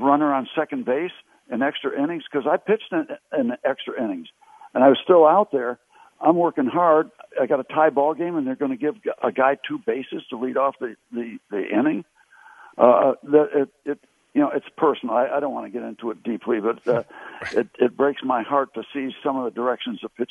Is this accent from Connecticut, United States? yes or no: yes; Connecticut, United States